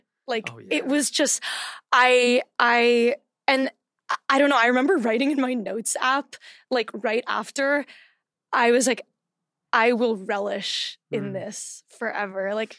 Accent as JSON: {"language": "English", "region": "Saint John", "country": "U.S. Virgin Islands", "tie": "born or raised there", "said": "I mean, I grew up in the Caribbean in the Virgin Islands."}